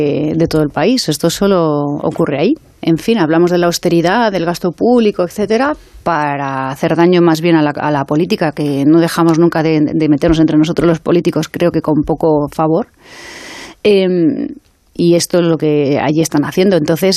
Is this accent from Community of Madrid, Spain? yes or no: yes; Community of Madrid, Spain; como representante de todos los madrileños en Madrid, que somos españoles en realidad, en Madrid no tenemos sentimiento autonómico